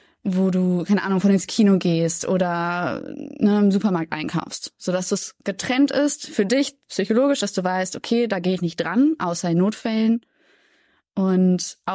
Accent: Cologne, North Rhine-Westphalia, Germany; Ich weiß nicht, du wohnst in Köln, ich komme aus Köln.

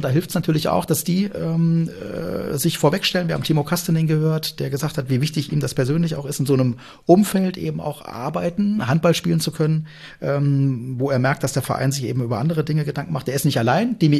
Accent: Kassel, Hesse, Germany; ich oute mich jetzt mal, ich komme aus Kassel, da kommt man immer ganz gut und gerne mit Bahn und Bus überall hin.

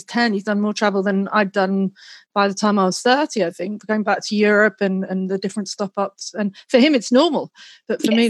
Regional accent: England, United Kingdom; So, like, you know, I grew up in England. Our holidays were spent in Wales.

